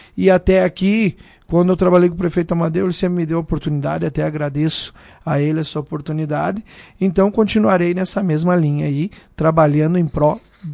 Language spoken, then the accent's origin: Portuguese; Vacaria, Rio Grande do Sul, Brazil; Eu sou natural de Vacaria.